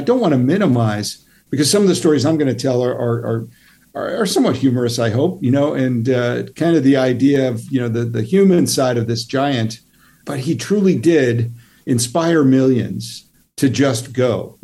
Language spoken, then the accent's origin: English; New York, United States; and I grew up near New York City, so like, you know, 42nd Street gangs and switchblades